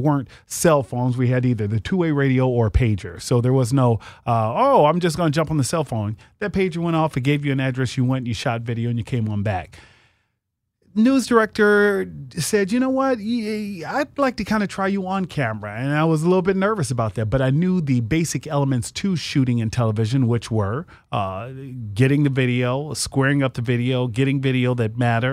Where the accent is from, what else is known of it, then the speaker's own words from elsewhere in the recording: Chicago, Illinois, United States; I am from originally Chicago, Illinois, born and raised in Chicago. Mom's family is Georgia. Dad's family is Mississippi.